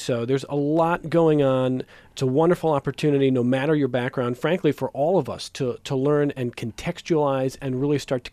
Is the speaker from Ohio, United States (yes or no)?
yes; Cleveland, Ohio, United States; I think I was 12 and I grew up in the Cleveland area